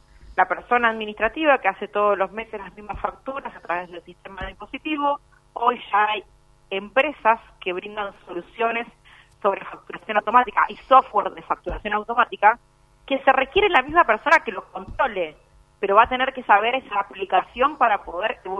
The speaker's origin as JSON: {"language": "Spanish", "country": "Argentina", "said": "no es que tarde en llegar porque somos argentinos, somos Latinoamérica"}